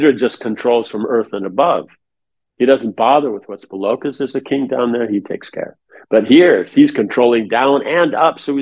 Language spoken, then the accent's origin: English; United States; because I'm American, because I'm from an aristocratic family